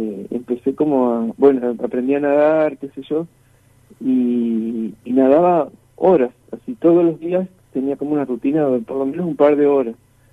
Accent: Seguí, Entre Ríos, Argentina; porque yo soy criado, nací en Seguí, digamos, y me crié allí.

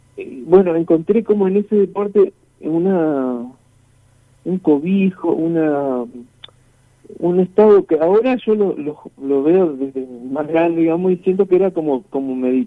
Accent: Seguí, Entre Ríos, Argentina; porque yo soy criado, nací en Seguí, digamos, y me crié allí.

